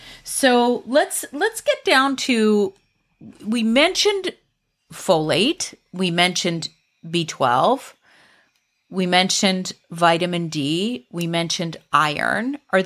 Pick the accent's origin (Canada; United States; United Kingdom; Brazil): Canada; I'm Canadian, but most of my listeners are American.